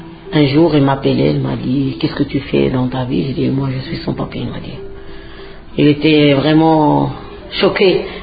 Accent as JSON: {"language": "French", "country": "Morocco", "second_language": "French", "moved": "as an adult", "lives_now": "France", "said": "Je suis une dame sans papier. Je venais de Maroc avec un contrat de travail en Italie."}